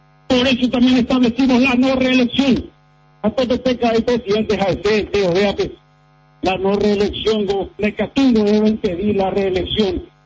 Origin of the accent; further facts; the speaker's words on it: Paraguay; Nosotros, señor presidente, somos paraguayos, del Paraguay profundo.